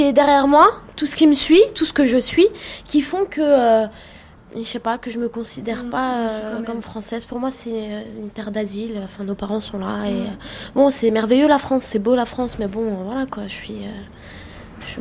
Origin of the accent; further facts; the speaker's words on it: Algeria; Bah, je suis algérienne.